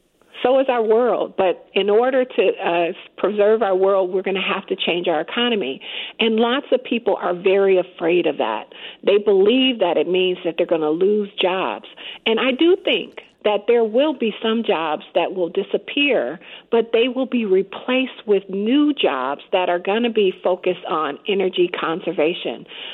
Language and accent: English; Detroit, Michigan, United States; So I did grow up in Detroit